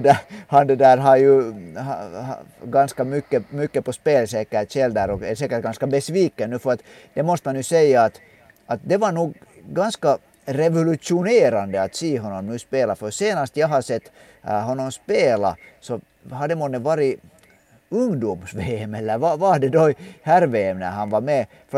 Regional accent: Finland; som finländsk ishockeyvän av lite äldre årgång

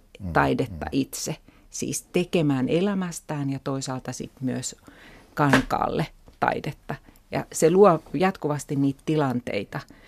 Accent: Turku, Southwest Finland, Finland; Mä kasvoin Turussa, suht pienessä kaupungissa

